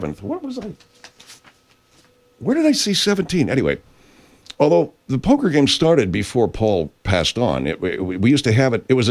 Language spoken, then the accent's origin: English; Arcadia, California, United States; So just, all right, I grew up in Arcadia, and I used to go to the horse races there.